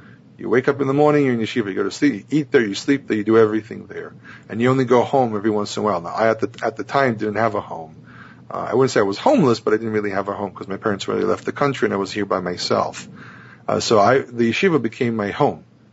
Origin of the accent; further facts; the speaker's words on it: Israel; I'm Israeli.